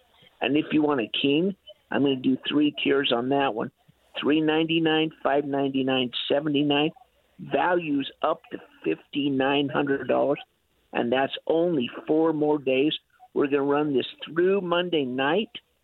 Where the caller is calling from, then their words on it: Arizona, United States; Well, I'm calling from Arizona.